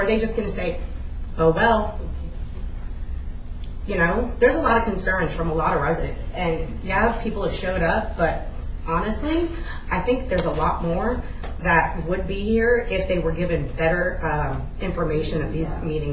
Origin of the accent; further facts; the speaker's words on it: Fort Lauderdale, Florida, United States; I grew up in Broward County. Okay? Much like this gentleman in Orlando, I grew up, believe it or not, on the corner of the Everglades.